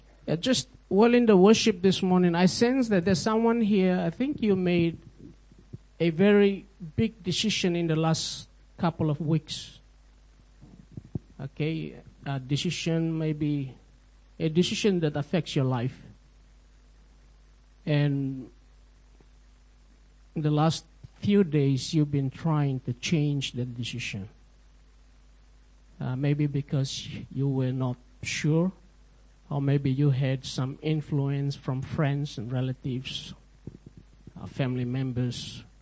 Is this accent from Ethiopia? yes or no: no; Kokoda, Papua New Guinea; I come from a place called Kokoda.